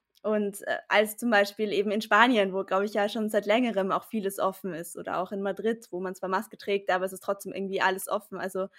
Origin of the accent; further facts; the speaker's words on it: Austria; now in Munich, Germany; also ich komme ja aus Österreich und studiere aber eben in München.